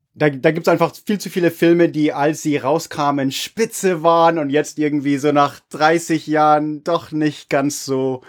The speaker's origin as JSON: {"language": "German", "town": "Munich", "region": "Bavaria", "country": "Germany", "tie": "born or raised there", "said": "als Amerikaner, der in München aufgewachsen ist"}